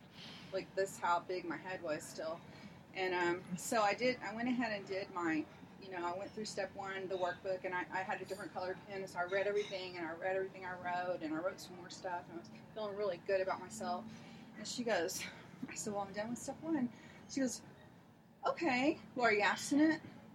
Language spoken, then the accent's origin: English; Houston, Texas, United States; now in Alvin, United States; And I'm from Texas. I grew up in Houston, and I live in Alvin now.